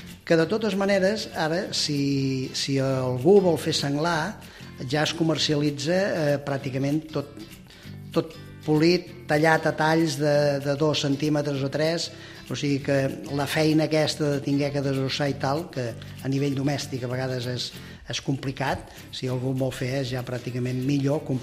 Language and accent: Catalan; Cruïlles, Catalonia, Spain; now in La Bisbal, Spain; Jo estic a la Bisbal, però sóc de Cruïlles, no?